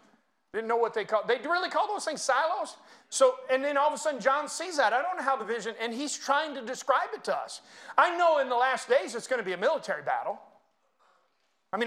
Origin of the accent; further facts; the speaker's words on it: Florida, United States; born there; I was born in Florida, but not that part of Florida.